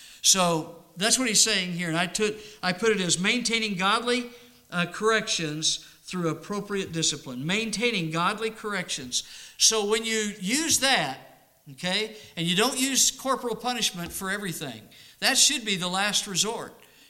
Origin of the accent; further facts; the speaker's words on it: Arizona, United States; I grew up in Arizona.